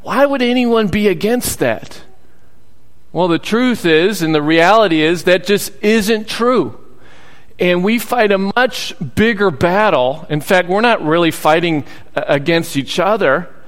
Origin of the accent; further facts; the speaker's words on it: Michigan, United States; Well, growing up in Michigan, we had a cottage in upper Michigan, not the UP, but in the northern part of Michigan on a lake called Higgins Lake.